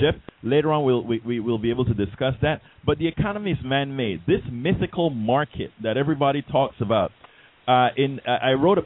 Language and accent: English; Panama; I am originally from Central America, a place called Panama, okay?